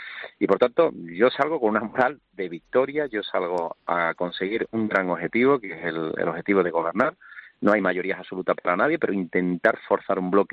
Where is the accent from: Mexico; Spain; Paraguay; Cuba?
Spain; Andalusia; los que no lo jugamos de verdad somos los andaluces